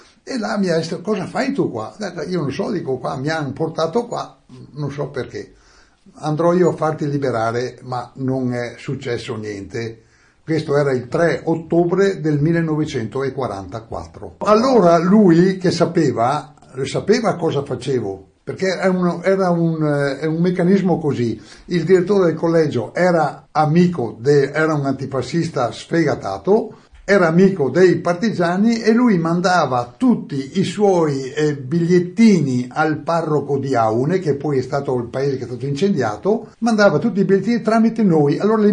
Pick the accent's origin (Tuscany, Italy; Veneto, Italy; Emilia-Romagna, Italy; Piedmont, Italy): Veneto, Italy; Feltre; born there; Sono nato a Feltre il 26 dicembre del 1927